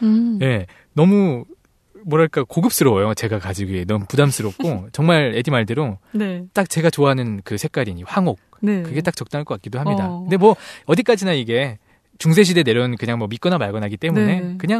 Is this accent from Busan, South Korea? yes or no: no; Seoul, South Korea; 저는 따뜻한 서울 남자